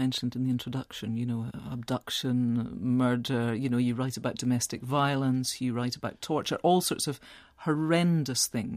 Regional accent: Scotland, United Kingdom; it was famous to me, at least as a Scot, for being the home of linoleum.

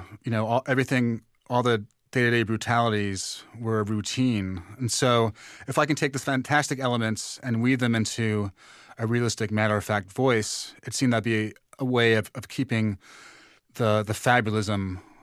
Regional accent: New York, United States; I grew up in New York in the 80s when young black males were being killed by police.

